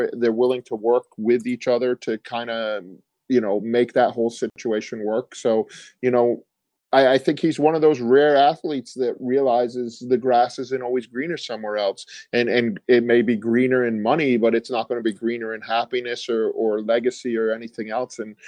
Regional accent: New England, United States; I know growing up in New England and watching a lot of Bruins games

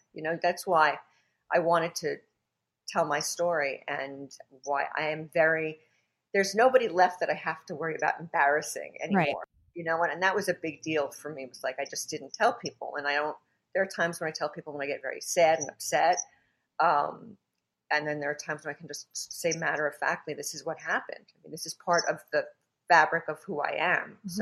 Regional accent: Brooklyn, New York, United States; It's funny because when I tell people that I'm from Brooklyn, they think it's so cool.

